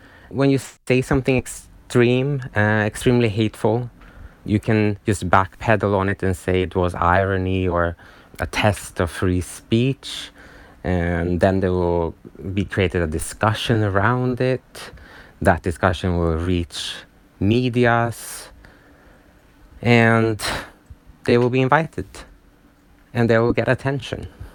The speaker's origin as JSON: {"language": "English", "country": "Sweden", "second_language": "English", "said": "So I'm from Sweden"}